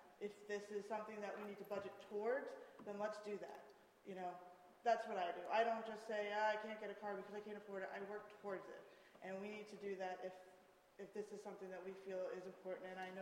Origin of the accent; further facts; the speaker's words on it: Florida, United States; I have to say, I grew up in Florida, and you guys are about 25 years behind on my scale.